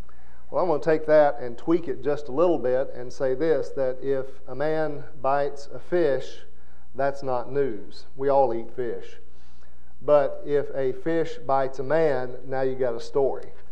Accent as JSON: {"language": "English", "town": "Blytheville", "region": "Arkansas", "country": "United States", "tie": "born or raised there", "said": "She's from Oklahoma, and I grew up in Blytheville, Arkansas."}